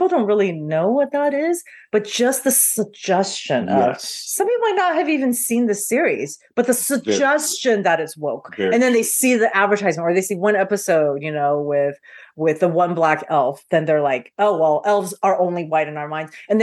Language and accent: English; Taiwan; I grew up in Taiwan with so much fantasy.